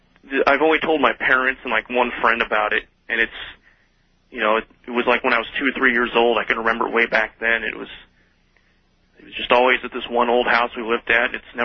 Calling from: Iowa, United States; I'm calling you from Central Iowa.

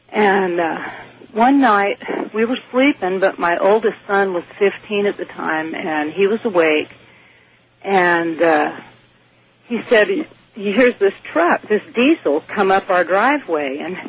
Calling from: California, United States; I'm calling from Northern California.

